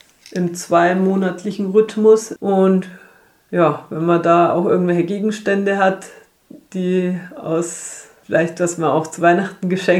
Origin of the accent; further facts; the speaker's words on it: Munich, Bavaria, Germany; bin ursprünglich aus München und war da beim Tauschring München mit dabei.